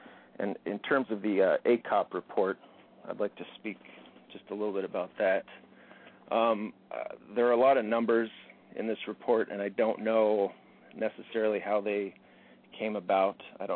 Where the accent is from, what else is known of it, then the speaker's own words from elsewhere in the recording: Valdez, Alaska, United States; I'm from Valdez.